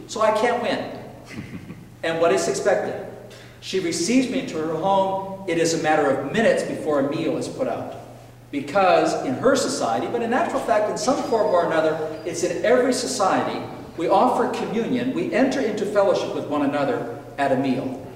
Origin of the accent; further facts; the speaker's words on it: Western Canada, Canada; I came from Western Canada where we do this.